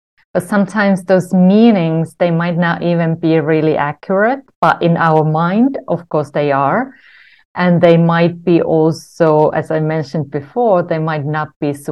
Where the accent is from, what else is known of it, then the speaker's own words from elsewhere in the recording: Finland; English is a second language; So if you wondered where this accent is from, I was growing up in Finland.